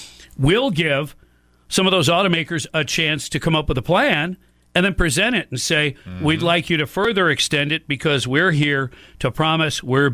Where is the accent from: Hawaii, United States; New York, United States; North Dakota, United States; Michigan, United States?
Michigan, United States; Detroit; I grew up in Detroit and the surrounding area, and my dad worked for Chrysler for 30 years.